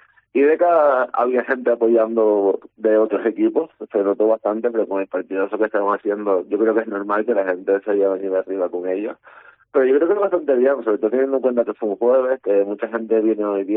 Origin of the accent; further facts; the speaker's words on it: Canary Islands, Spain; yo que soy de Canarias